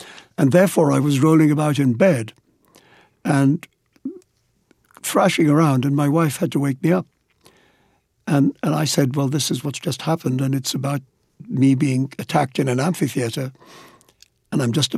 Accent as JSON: {"language": "English", "country": "India", "tie": "born or raised there", "said": "growing up in India"}